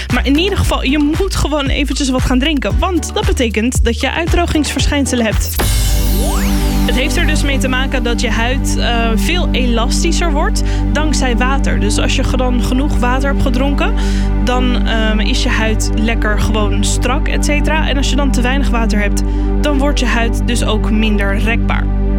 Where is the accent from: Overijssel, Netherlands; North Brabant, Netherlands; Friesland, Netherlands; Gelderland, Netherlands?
Friesland, Netherlands; Vlieland; ik ben zelf geboren en opgegroeid op het Waddeneiland Vlieland.